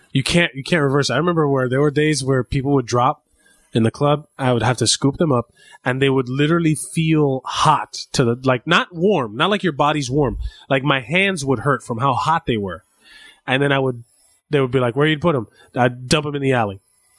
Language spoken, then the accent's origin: English; Miami, Florida, United States; I'm from Miami. We don't know what those are.